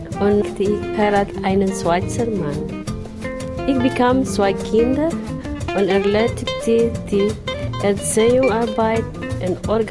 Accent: Calbayog, Eastern Visayas, Philippines; Ich komme aus den Philippinen. 1957 wurde ich in der Calbayog City geboren. Calbayog ist eine kleine Insel in den Philippinen.

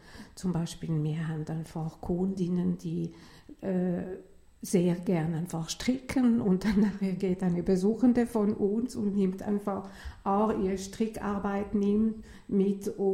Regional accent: Lausanne, Vaud, Switzerland; weil ich bin in einer Familie aufgewachsen in Lausanne

